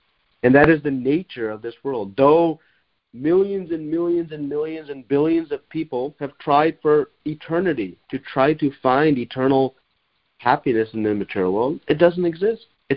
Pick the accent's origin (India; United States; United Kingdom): India; maybe I'm coming from India, which seems to be backwards